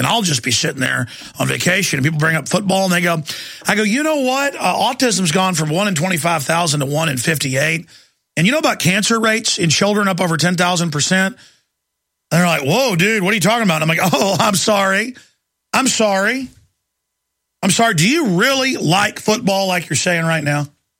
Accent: Dallas, Texas, United States; They're literal zombies where I grew up in Dallas, literal zombie creatures.

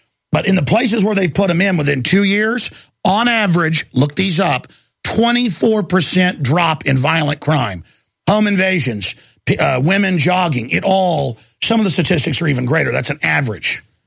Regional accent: Dallas, Texas, United States; That happened to me twice growing up in Dallas.

